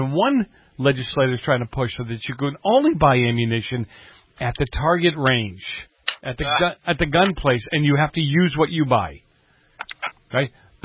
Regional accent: Boston, Massachusetts, United States; These people that I grew up in Boston, General, and if I wanted a gun, I could go down the street.

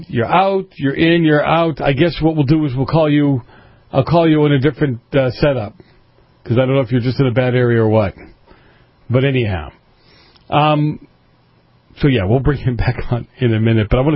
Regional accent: Boston, Massachusetts, United States; I'm from Boston. I got to put those R's someplace.

